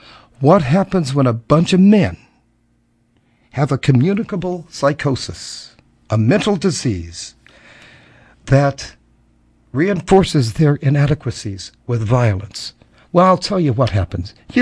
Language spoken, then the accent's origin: English; New York City, New York, United States; This nation, this city, to my shame as a New Yorker, has been turned into Benghazi